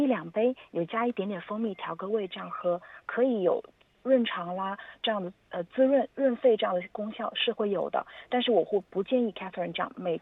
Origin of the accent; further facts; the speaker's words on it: China; 特别是像我们中国人，有某些地区的中国人会喜欢喝汤